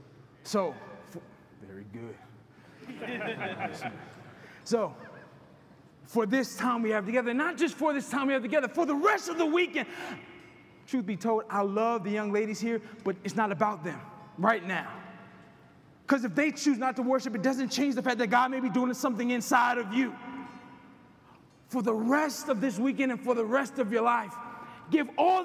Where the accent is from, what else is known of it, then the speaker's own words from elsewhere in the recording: Washington, District of Columbia, United States; I was born and raised in Washington, D.C., right?